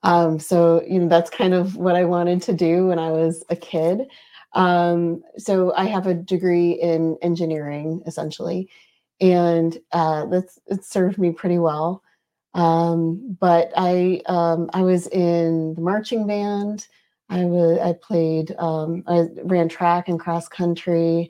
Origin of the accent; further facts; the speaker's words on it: Chelsea, Michigan, United States; So I grew up in Michigan. I lived near Ann Arbor, a little town called Chelsea, Michigan. That's where I went to grade school, middle school, high school, and had just a really nice, normal childhood.